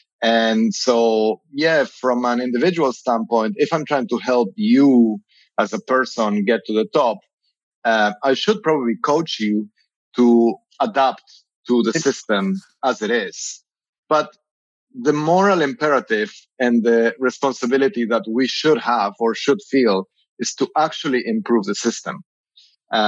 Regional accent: Argentina; English is a second language; I grew up in Argentina where we actually make it, it's part of our cultural DNA.

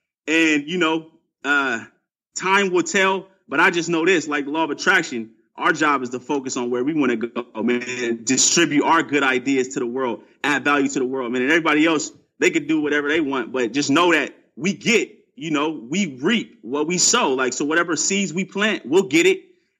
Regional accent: Portland, Oregon, United States; And I'm from Portland. I love my Blazers, and that picture just really speaks to me.

